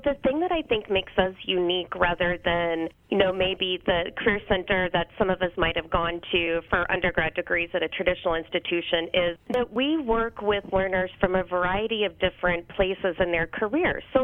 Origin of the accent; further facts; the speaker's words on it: Missouri, United States; also born or lived in Iowa; Well, I actually am from Missouri and Iowa, so I lived all over those two states while I was growing up